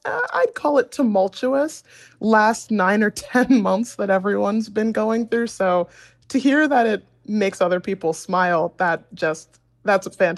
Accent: Cincinnati, Ohio, United States; now in Columbus, United States; I grew up in Cincinnati, Ohio, and I currently live in Columbus, Ohio. So I have not strayed too far from home.

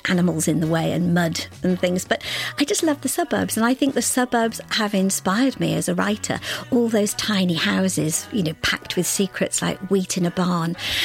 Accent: Liverpool, North West England, United Kingdom; born there; also born or lived in Sheffield; I was born in 1962 in Liverpool. I lived in Sheffield for the first few years of my life because my father had obtained a position as the manager of a disinfectant works in a place called Ecclesfield. But Liverpool was where my family were.

